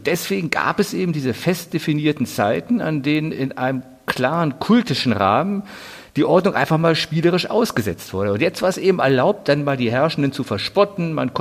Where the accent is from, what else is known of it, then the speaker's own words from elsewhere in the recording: Düsseldorf, North Rhine-Westphalia, Germany; Also ich bin ja gebürtiger Düsseldorfer, nicht? Und da verfolgt nun in dem Fall der Karneval einfach von Kindheit an.